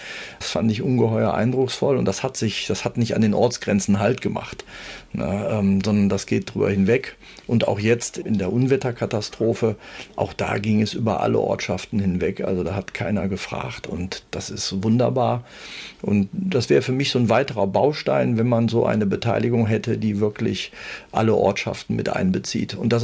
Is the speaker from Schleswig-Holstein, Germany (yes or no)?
no; Bonn, North Rhine-Westphalia, Germany; Als gebürtiger Bonner, der ja die ersten 20, 25 Jahre dann in Bonn gelebt hat, aufgewachsen ist.